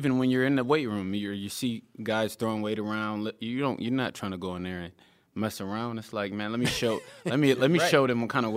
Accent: Syracuse, New York, United States; they have no ties to look, my hometown, Syracuse, whatsoever, but they are friends of mine

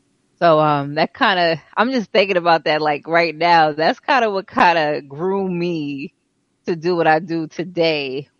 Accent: Queens, New York, United States; So I grew up in Hollis, Queens. Everything was residential where I grew up.

